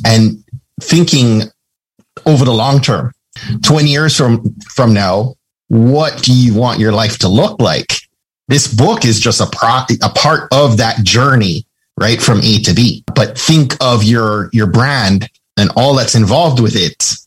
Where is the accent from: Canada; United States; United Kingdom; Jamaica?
Jamaica; but I'm Jamaican, I'm a Christian, I'm a husband, I'm a dad.